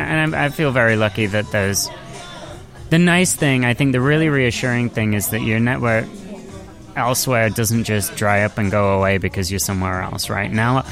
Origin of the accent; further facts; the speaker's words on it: Nottingham, East Midlands, United Kingdom; what I guess I grew up with in Nottingham